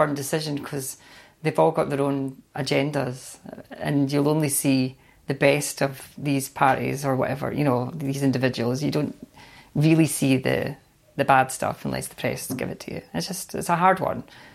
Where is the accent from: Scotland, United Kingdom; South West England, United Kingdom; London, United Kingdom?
Scotland, United Kingdom; Edinburgh; Oh, I'm from Edinburgh in Scotland. Or, you know, what's your nationality? Oh, I'm Scottish.